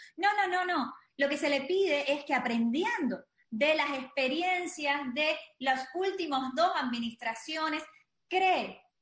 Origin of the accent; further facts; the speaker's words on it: Cuba; now in United States; Yo no soy ciudadana norteamericana, yo no voto en este país, pero como cubana tengo algo que decirle a la administración